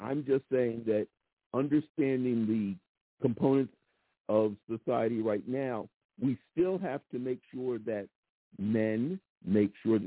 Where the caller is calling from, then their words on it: Philadelphia, Pennsylvania, United States; from Philadelphia.